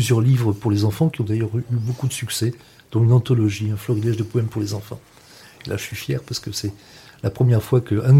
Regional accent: Occitanie, France; Tout petit, je suis né en Lozère. J'ai passé ma prime enfance dans un village des Cévennes.

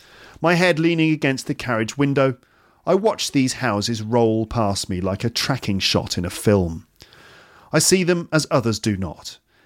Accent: United Kingdom; Being British, I expect everyone to converse in English.

